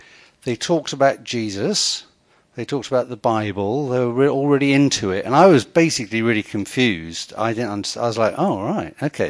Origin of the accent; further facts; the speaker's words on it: Guildford, South East England, United Kingdom; also born or lived in Southampton; I grew up in Southampton and then Guildford.